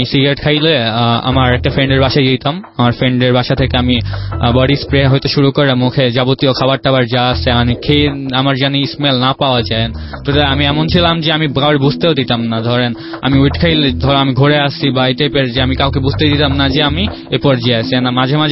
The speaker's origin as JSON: {"language": "Bangla", "town": "Dhaka", "region": "Dhaka Division", "country": "Bangladesh", "tie": "born there"}